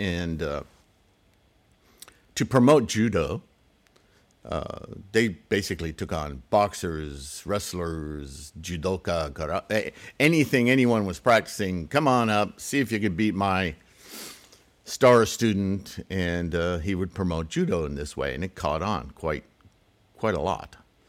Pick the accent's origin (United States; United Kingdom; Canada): Canada; Montreal, Quebec; We grew up in Montreal